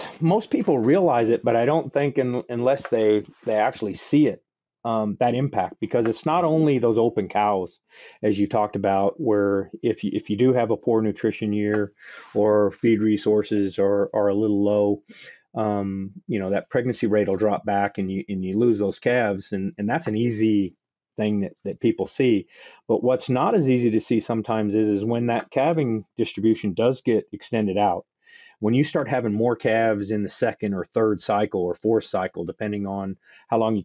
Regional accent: Texas, United States; also born or lived in Kentucky; now in Oregon, United States; Yeah, no, I grew up in South Central Texas, Texas Hill Country.

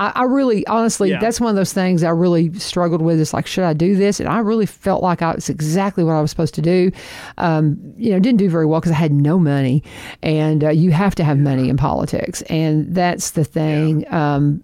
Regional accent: Kentucky, United States; he's like intense northerner, and I'm from Kentucky.

